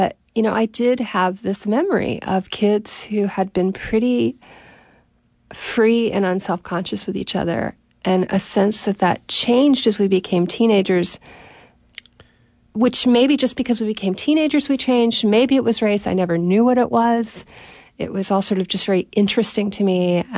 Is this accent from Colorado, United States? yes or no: no; Baltimore, Maryland, United States; I mean, I was very influenced by something that happened to me growing up in Baltimore.